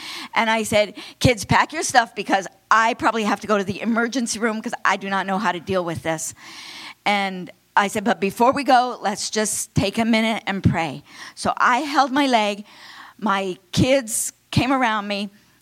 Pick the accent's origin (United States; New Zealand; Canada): United States; Florida; Because we're from Florida.